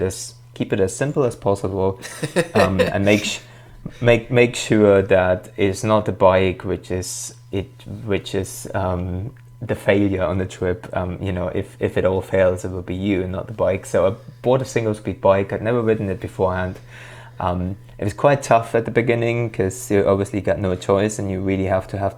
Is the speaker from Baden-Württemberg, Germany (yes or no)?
no; Thuringia, Germany; English is a second language; I grew up very, very close to the former border. I grew up in the Eichsfeld, which was one of those regions in Germany that was divided into East and West Germany, basically.